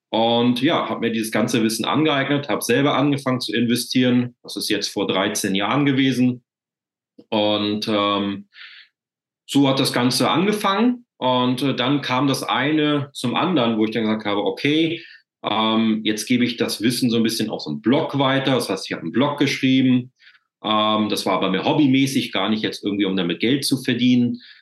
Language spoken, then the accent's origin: German; Germany; Ich komme aus der Nähe von Hamburg gebürtig, bin jetzt aber in die Pfalz runtergezogen.